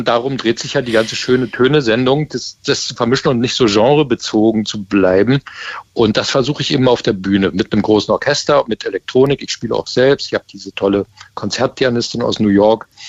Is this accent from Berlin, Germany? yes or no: yes; Berlin, Germany; Erstmal meine Heimat mitten im Prenzlauer Berg.